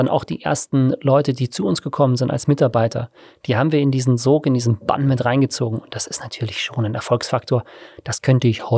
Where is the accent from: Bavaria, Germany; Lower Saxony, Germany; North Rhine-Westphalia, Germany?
Bavaria, Germany; Tegernsee; Also ich bin am Tegernsee aufgewachsen, ganz konkret auf einem Hügel, der den gesamten Tegernsee überblickt.